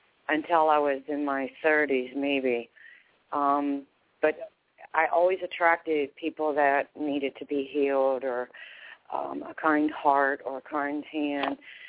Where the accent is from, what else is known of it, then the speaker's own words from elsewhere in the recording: Houston, Texas, United States; Like when I was 6, of course, I was raised in Houston, Texas.